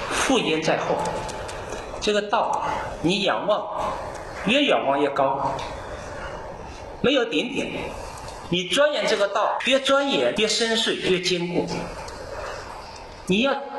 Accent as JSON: {"language": "Chinese", "country": "China", "said": "我们中国人自己也说自己没有信仰嘛"}